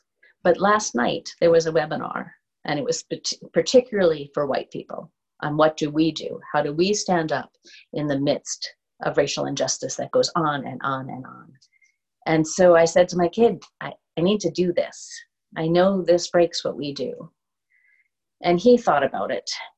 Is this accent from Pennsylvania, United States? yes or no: no; New York, United States; now in Canada; I live out in Alberta and I grew up in New York, so pizza here just isn't the same.